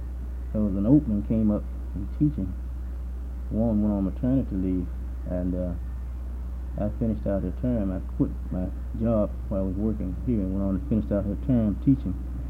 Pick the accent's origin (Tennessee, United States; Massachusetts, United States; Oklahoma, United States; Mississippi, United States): Mississippi, United States; Yazoo City; born there; I was born in Yazoo City, Mississippi. That's in Yazoo County. It's about 60 miles southwest of here.